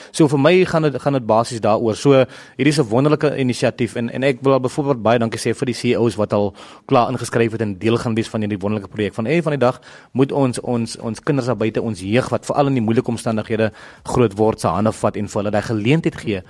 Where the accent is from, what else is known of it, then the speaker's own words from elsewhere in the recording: Western Cape, South Africa; op die plaas waar ek groot geword het in die Koubokkeveld.